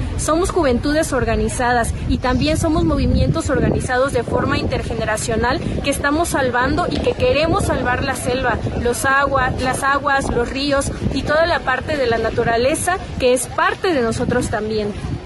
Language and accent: Spanish; Quintana Roo, Mexico; Yo soy integrante de la Coordinadora de Mujeres Mayas de Quintana Roo. Soy una joven maya.